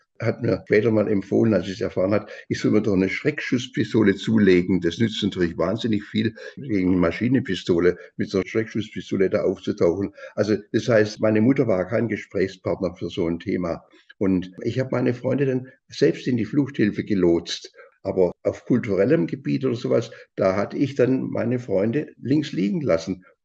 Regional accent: West Germany, Germany; Und ich war ja Westdeutscher mit einem bundesrepublikanischen Pass und Ausweis.

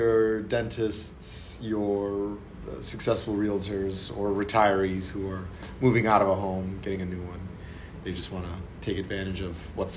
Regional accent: Wisconsin, United States; now in Greenville, United States; I am from Wisconsin. I've been in Greenville for almost a decade.

